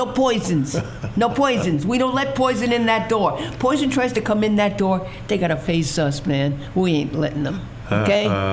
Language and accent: English; Brooklyn, New York, United States; I'm Brooklyn. I'm from Brooklyn.